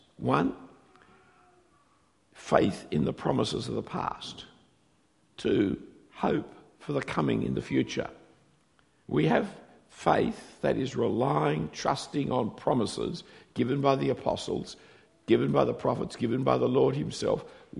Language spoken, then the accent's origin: English; Australia; accent: Australian; it might just help you to forget that I'm an Australian, because you won't hear the accent so much.